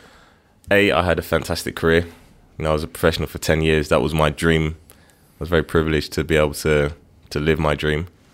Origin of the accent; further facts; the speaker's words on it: London, United Kingdom; growing up in London, being a part of an Olympic Games in your home city is just beyond anything, really.